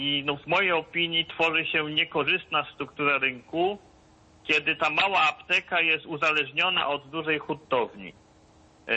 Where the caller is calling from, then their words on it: Bydgoszcz, Kuyavian-Pomeranian Voivodeship, Poland; z Bydgoszczy.